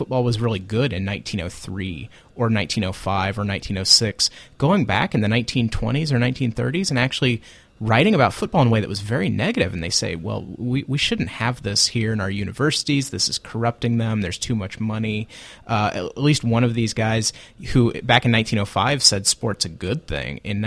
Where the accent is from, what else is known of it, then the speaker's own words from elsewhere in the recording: Illinois, United States; You know, I grew up in Illinois.